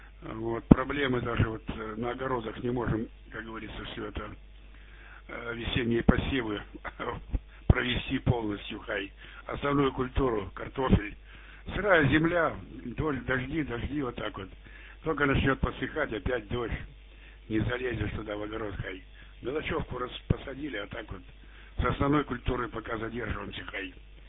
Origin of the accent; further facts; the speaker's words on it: Chelyabinsk, Chelyabinsk Oblast, Russia; Сам я с Урала, с Южного Урала, Челябинск.